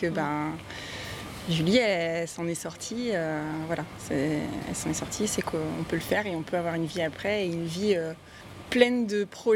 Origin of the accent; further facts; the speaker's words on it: Brest, Brittany, France; Et moi, je suis brestoise.